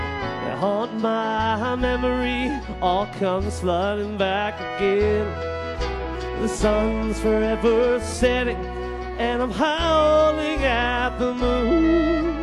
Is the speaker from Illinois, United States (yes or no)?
yes; Illinois, United States; I grew up in Illinois. I grew up outside of Chicago, Illinois.